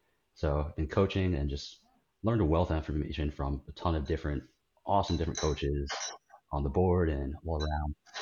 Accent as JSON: {"language": "English", "town": "Baltimore", "region": "Maryland", "country": "United States", "tie": "born or raised there", "said": "I grew up near Baltimore City."}